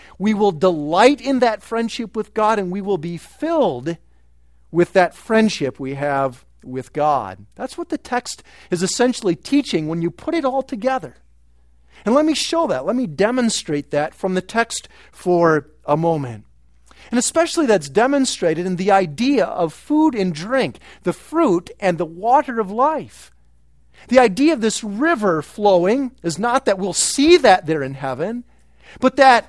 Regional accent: Chicago, Illinois, United States; now in Grand Rapids, United States; I love Chicago pizza. I grew up in Chicago and love that kind of pizza, and you just can't get that in Grand Rapids.

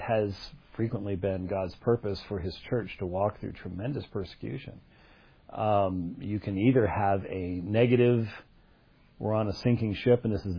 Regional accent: United States; And I think the fact that I'm an American sitting in South Africa

